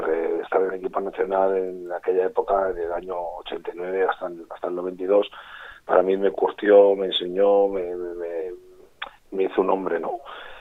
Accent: Cantabria, Spain; yo sigo siendo cántabro, sin lugar a dudas. Tengo mis hijos, tengo el corazón partido, mis hijos riojanos, pero bueno, yo siempre voy a ser cántabro, ¿no? Cántabro riojano.

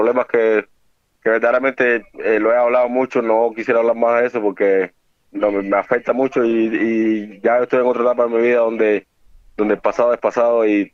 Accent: Cuba; moved away; also born or lived in Ireland; Desde que yo salí de Cuba, yo viví aquí un tiempo, en el 2007-2008. Y pues después me radiqué en Irlanda. Y ahora pues regresé aquí

